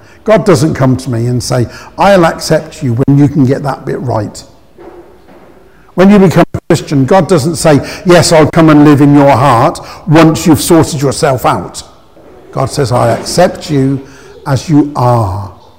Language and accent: English; London, United Kingdom; born there; And when I was born, I was born in London.